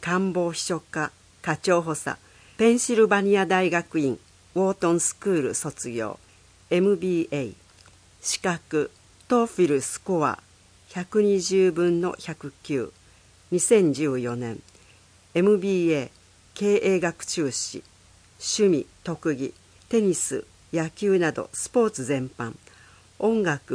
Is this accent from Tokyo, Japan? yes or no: yes; Tokyo, Japan; also born or lived in Singapore; now in Yawatahama, Japan; シンガポールで生まれて3年ほど滞在した後は東京で育ちました。